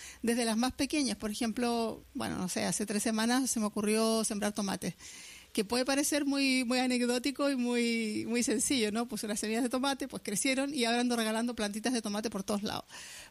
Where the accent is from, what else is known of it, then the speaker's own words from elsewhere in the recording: Chile; porque soy chilena y me tocó vivir en dictadura